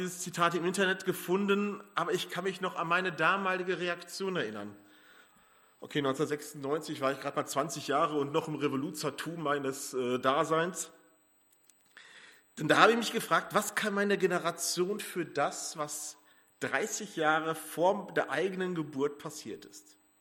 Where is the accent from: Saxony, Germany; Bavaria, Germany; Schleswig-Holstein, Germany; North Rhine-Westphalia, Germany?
North Rhine-Westphalia, Germany; Gelsenkirchen; wenn ich an meine Heimatstadt Gelsenkirchen denke